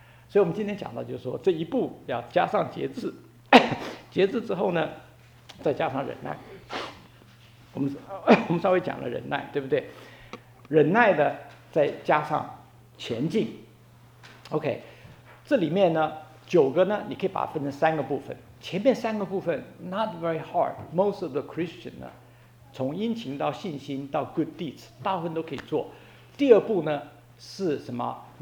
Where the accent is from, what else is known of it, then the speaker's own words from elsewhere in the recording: China; 我们中国人讲说哦 Godly